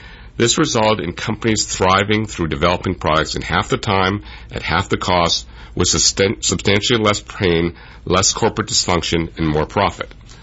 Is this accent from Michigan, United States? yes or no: yes; Ann Arbor, Michigan, United States; also born or lived in Israel; I grew up in Ann Arbor, Michigan, and in Israel, and I also speak Hebrew, German, and French.